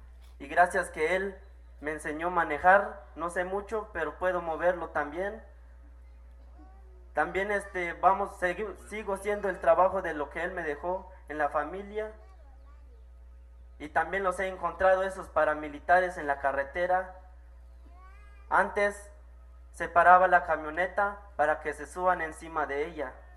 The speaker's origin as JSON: {"language": "Spanish", "town": "La Realidad", "region": "Chiapas", "country": "Mexico", "said": "vengo del Caracol 1, La Realidad."}